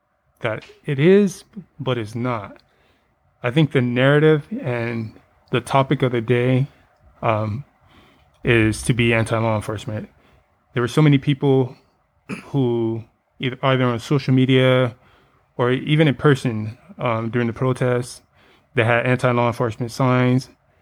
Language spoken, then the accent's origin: English; Compton, California, United States; And I was born and raised in Compton, and I had a lot of experience with law enforcement growing up